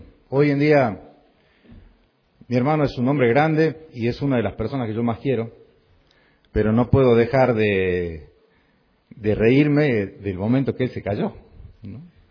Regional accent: Salta, Argentina; also born or lived in Formosa; yo nací en Formosa. Yo tendría 7, 8 meses cuando llegamos a vivir a Salta con mis padres.

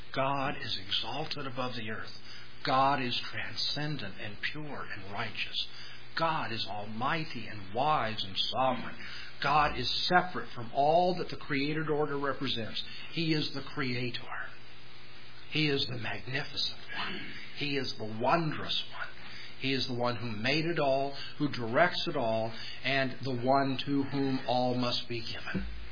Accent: California, United States; Now, I come from Southern California, from an urban area.

